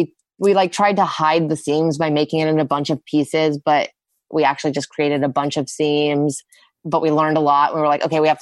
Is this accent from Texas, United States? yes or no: yes; Austin, Texas, United States; I grew up in Austin, you know, we're very close to Aquarena Springs.